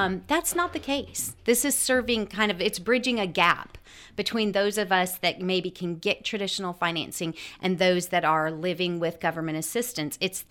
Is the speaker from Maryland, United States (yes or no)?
no; Wyoming, United States; moved away as an adult; now in West Georgia, United States; I have been in the West Georgia area since 2000. My husband and I are both natives of Wyoming, and we came here